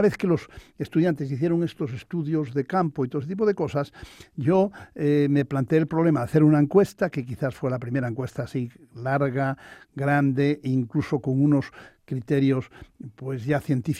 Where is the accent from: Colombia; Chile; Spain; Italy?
Spain; Castile and León; en la zona de donde yo vengo, donde he nacido, que es el Bierzo